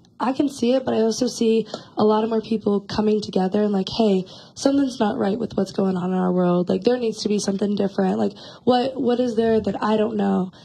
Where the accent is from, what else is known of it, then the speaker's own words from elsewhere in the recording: Oregon, United States; now in Montana, United States; I grew up in Oregon and moved here to Montana, and it's definitely more of a small town feeling here, and I love Montana